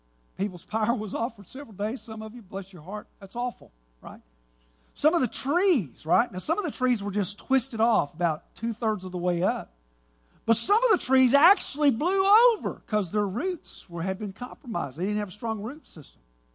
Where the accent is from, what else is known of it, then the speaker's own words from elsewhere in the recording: Dallas, Texas, United States; But growing up in Dallas, you know what we don't have in Dallas?